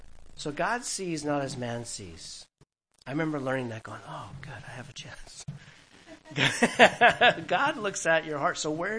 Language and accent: English; California, United States; When I met you guys, I came from California. I was like that laid-back surfer dude kind of attitude. That's Southern California. We slur our words.